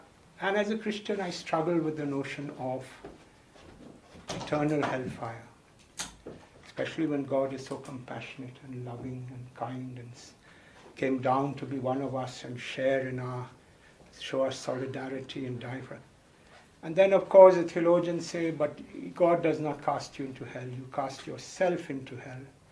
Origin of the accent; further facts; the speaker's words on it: West Bengal, India; I grew up in Bengal with many of these images around.